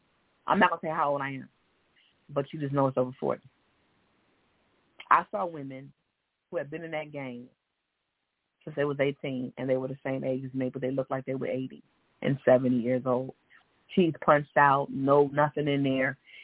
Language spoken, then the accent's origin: English; Philadelphia, Pennsylvania, United States; Look, I'm from Philadelphia, right? I go home to eat my Philly cheesesteak.